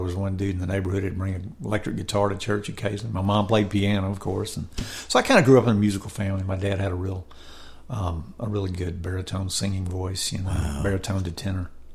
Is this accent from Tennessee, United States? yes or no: yes; Memphis, Tennessee, United States; But anyway, growing up in Memphis was definitely a formative, you know, I grew up during the 60s and the 70s. I graduated high school in 74